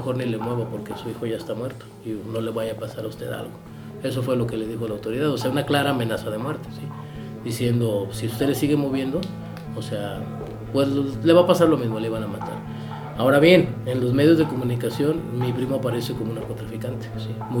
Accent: Tampico, Tamaulipas, Mexico; soy de Tampico, Tamaulipas. No radico actualmente ahí, pero bueno, voy muy seguido, mi familia está allá, mi madre, mis hermanos.

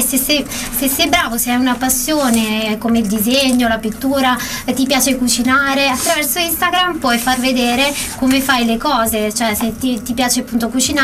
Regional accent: Abruzzo, Italy; E io per esempio sono abruzzese, posso far conoscere parte del, cioè Bologna, a chi è in Abruzzo.

